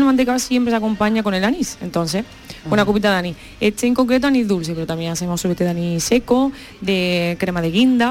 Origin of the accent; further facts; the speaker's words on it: Estepa, Andalusia, Spain; Y claro, como somos de Estepa, pues también hacemos helado de mantecado